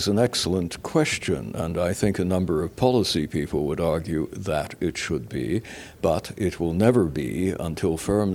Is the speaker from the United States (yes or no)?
no; Canada; I am a Canadian.